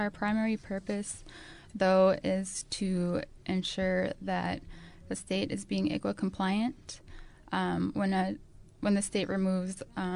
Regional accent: Grand Forks, North Dakota, United States; also born or lived in Minnesota; now in Bethel, United States; I grew up in Grand Forks, North Dakota. I was born in Minnesota.

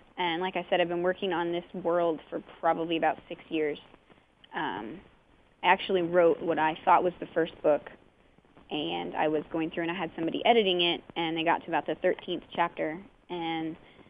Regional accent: Bellbrook, Ohio, United States; now in Xenia, United States; I live in Xenia. Okay. And I'm originally from Bellbrook.

